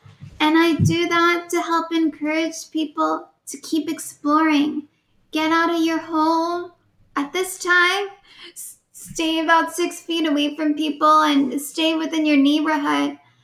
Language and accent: English; California, United States; I grew up here in the Bay Area